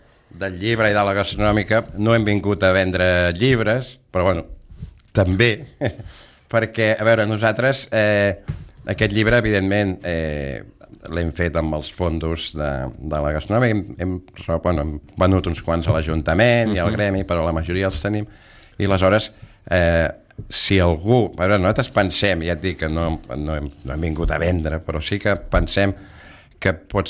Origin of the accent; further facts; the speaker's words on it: Barcelona, Catalonia, Spain; jo vaig néixer a Sarrià, que era un poble que a Barcelona es va annexionar.